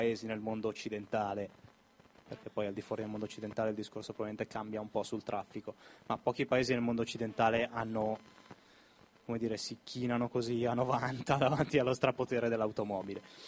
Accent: Milan, Lombardy, Italy; nato, vissuto sempre a Milano, quasi sempre in bicicletta

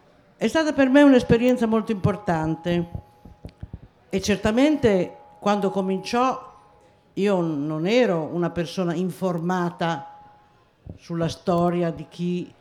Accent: Piedmont, Italy; Io sono piemontese

